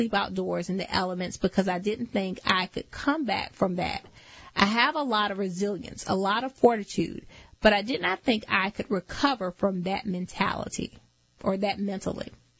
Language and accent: English; Texas, United States; I'm Texan and she's German.